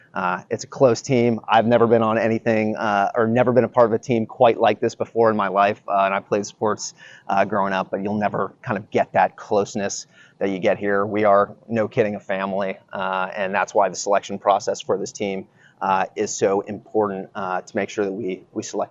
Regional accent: San Francisco, California, United States; I grew up in San Francisco, California, and my first introduction to the Blue Angels was seeing an air show.

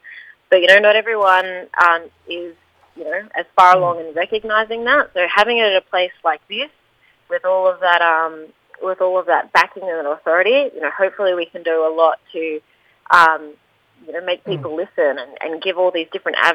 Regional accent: Tweed Heads, New South Wales, Australia; I'm from Tweed Heads, so it's my Minjibul, and then I'm also Nyi Vanuatu, so I'm very firmly salt water.

